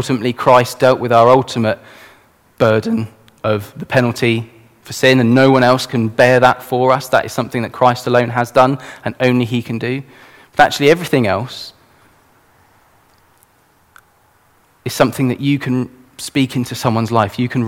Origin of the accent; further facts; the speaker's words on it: United Kingdom; And ironically, as British culture, that's something we're awful at.